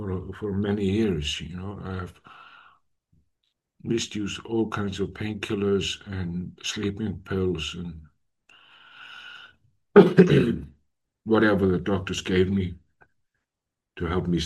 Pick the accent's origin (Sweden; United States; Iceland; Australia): Iceland; moved away as an adult; now in Denmark; In 2011, I think it was, I moved from Iceland, my home country, to Denmark on a geographical escape